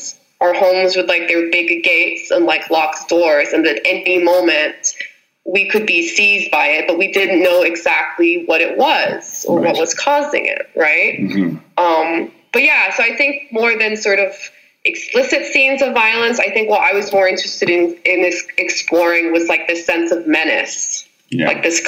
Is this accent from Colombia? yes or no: yes; Cali, Valle del Cauca, Colombia; especially like in the 80s and the 90s, which is like when I was growing up there